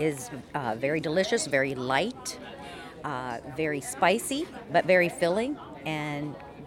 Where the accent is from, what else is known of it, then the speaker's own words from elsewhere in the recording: Amelia County, Virginia, United States; I'm from Amelia County